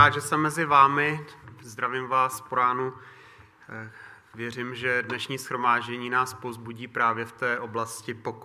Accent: Teplice, Ústí nad Labem Region, Czechia; born there; also born or lived in Chomutov / Dubí / Most / Plzeň; now in Tábor, Czechia; jsem celý život prožil na severu s výjimkou univerzitních let v Plzni, takže jsem rodák z Teplic, pak jsme bydleli v Chomutově, nejprve v Dubí, potom v Chomutově, potom v Mostě a poté jsme se přestěhovali tedy do tábora.

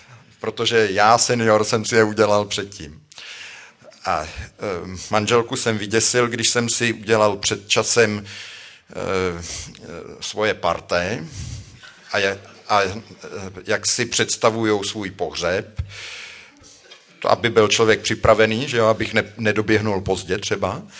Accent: Buštěhrad, Central Bohemian Region, Czechia; když jsem z Buštěhradu jezdil do školy

